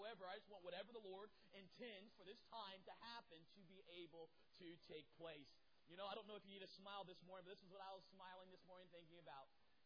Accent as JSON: {"language": "English", "town": "Morehead City", "region": "North Carolina", "country": "United States", "tie": "born or raised there"}